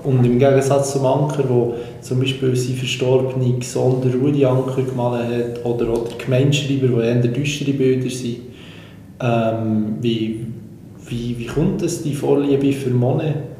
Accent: Thun, Bern, Switzerland; Ich komme ja aus Thun

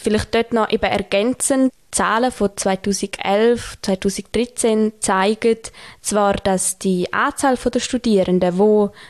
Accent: Graubünden, Switzerland; moved away as an adult; now in Bern, Switzerland; Und zwar, ich bin aufgewachsen im Engadin.

